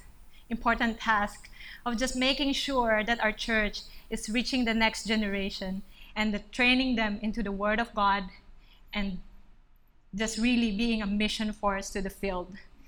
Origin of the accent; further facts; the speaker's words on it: Philippines; moved away as an adult; now in Taiwan; I'm a missionary from the Philippines. So I came to Taiwan 5 years ago to just help our church reach more students